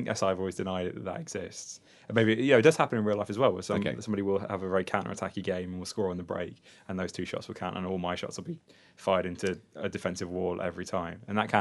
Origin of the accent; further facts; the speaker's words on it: Leicester, East Midlands, United Kingdom; I'm in sixth season now with Leicester City, who are my hometown team